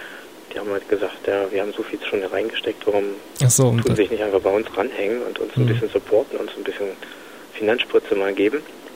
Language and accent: German; Berlin, Germany; Ja, ich bin Berliner.